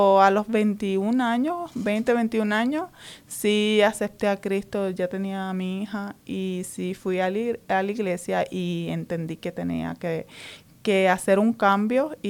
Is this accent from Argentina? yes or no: no; San Juan, Puerto Rico; Soy de Puerto Rico, San Juan, Puerto Rico.